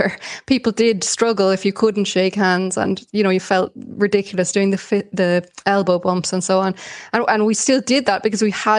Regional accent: Ethiopia; even between men, physical affection is a normal sight on Ethiopian streets.

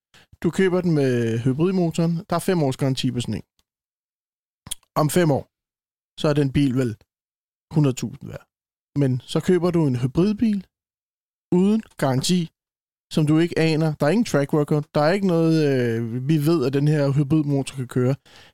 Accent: Copenhagen, Capital Region of Denmark, Denmark; jeg er jo fra København

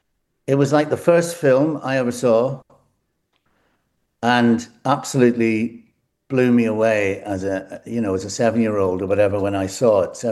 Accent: Enniskillen, Northern Ireland, United Kingdom; my hometown of Inniskillen

